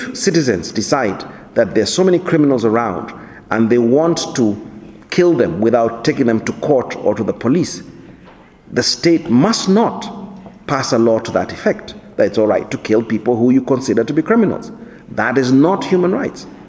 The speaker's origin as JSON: {"language": "English", "country": "Kenya", "said": "I come from a country where we have learned to live with crime. You know, I come from Kenya where criminality is very common."}